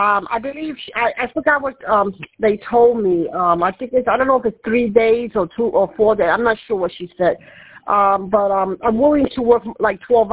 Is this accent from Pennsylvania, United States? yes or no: yes; Northampton, Pennsylvania, United States; I'm from Northampton. Yeah, but I'm not far from Quakertown either.